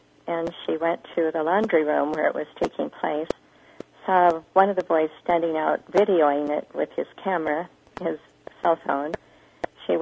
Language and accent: English; Idaho, United States; which is just 2 hours away from where I grew up in Idaho